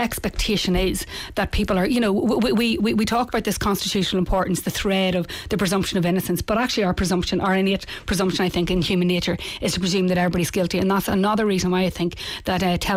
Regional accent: England, United Kingdom; where I grew up in the North

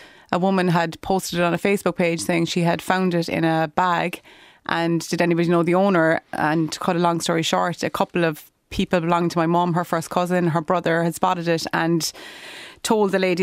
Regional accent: Mayfield, Munster, Ireland; now in Ballyhay, Ireland; I'm from Mayfield, but live down in Ballyhay near Charleville.

